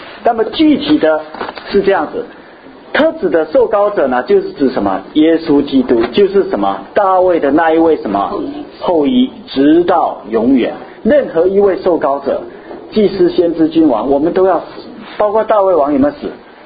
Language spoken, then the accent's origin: Chinese; China; 我们中国人没有这件事情啊，就像我们中国人假设说我们祖先就告诉我们